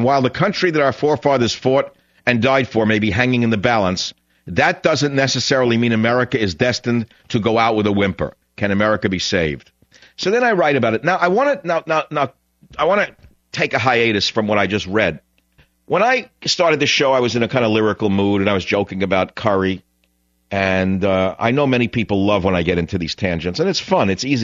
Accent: Bronx, New York, United States; Although I grew up in the Bronx and he grew up in Brooklyn and we didn't know each other, this is almost shocking.

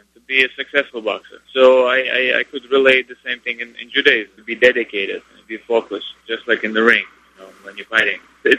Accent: Russia; Growing up in Soviet Union, and I've been picked by older, stronger kids.

